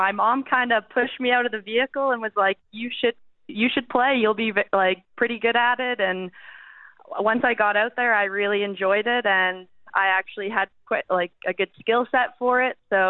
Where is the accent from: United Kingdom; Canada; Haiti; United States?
Canada; Taber, Alberta; Yeah, I'm from Tabor, and I started playing rugby in grade 9.